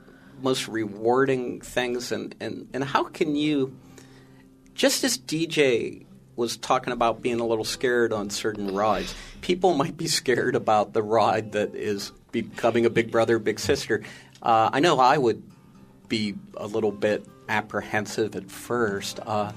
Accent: Churchill, Pennsylvania, United States; I grew up in Churchill, which is just a little bit west of where you are.

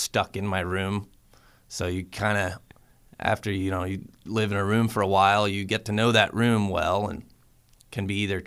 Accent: New Hampshire, United States; also born or lived in Reading, Pennsylvania; I grew up mostly in New Hampshire. Born in Reading, Pennsylvania, though. Moved around a few times as a kid.

